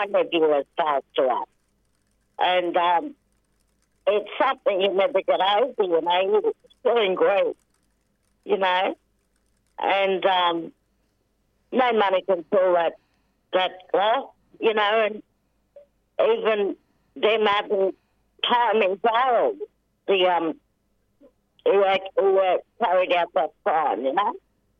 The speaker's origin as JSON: {"language": "English", "region": "New South Wales", "country": "Australia", "said": "I'm from the Kamilaroi Nation, northwest of New South Wales."}